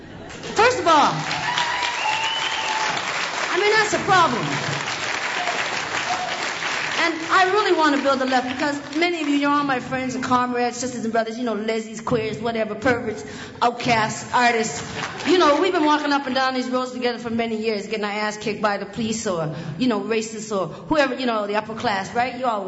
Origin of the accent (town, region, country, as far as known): Nova Scotia, Canada